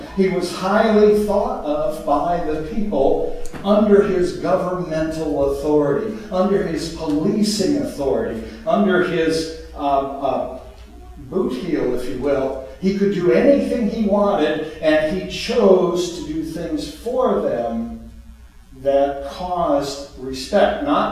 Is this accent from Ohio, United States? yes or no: yes; Ohio, United States; But that's where I currently live. I'm from Ohio, so I have two strikes against me, probably.